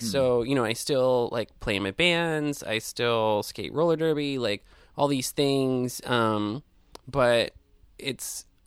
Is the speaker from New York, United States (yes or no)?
no; Kansas, United States; moved away; I'm from Kansas, so...